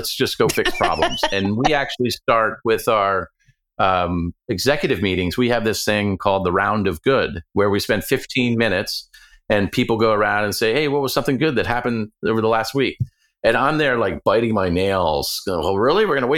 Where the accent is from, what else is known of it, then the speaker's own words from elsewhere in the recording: Atlanta, Georgia, United States; also born or lived in New York, United States; I was born in New York, lived in the Northeast, spent high school in Atlanta, and came out to the Silicon Valley after business school.